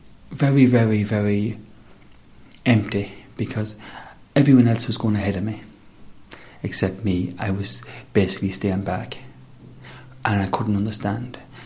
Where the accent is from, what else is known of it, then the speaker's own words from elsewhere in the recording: Connacht, Ireland; I'm from South Leithrim.